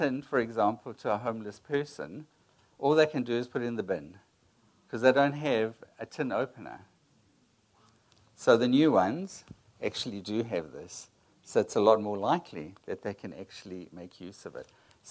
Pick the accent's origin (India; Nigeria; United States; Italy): Italy; because obviously I'm from Italy, so I asked a lot of questions.